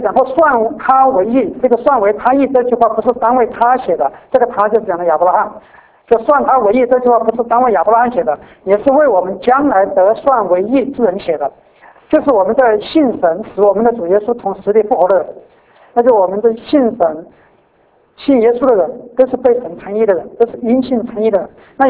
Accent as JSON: {"language": "Chinese", "country": "China", "said": "其实有时候就是我们是中国人"}